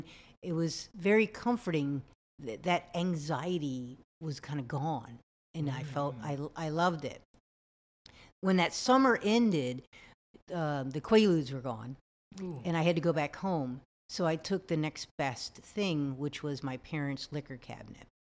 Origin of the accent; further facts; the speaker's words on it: New York, United States; also born or lived in Maryland, United States / New Jersey, United States; I grew up, I was born in Maryland, and we moved to New Jersey. And then later on, we moved to like upstate New York. And so I kind of grew up in different places.